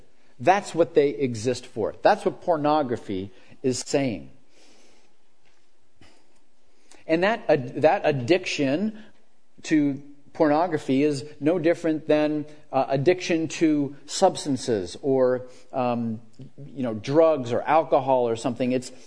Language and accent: English; Erie, Pennsylvania, United States; A friend of a friend in my hometown in Erie, he had a child.